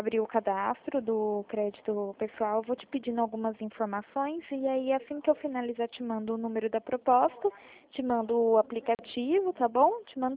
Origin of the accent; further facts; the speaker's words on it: Itatiba, São Paulo, Brazil; A minha cidade é Itatiba.